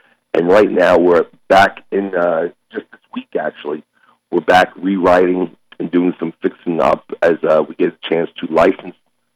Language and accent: English; New York, United States; also born or lived in Bronx; I was born in the Bronx, New York. My parents moved me to the New York suburbs, but no one in my family did music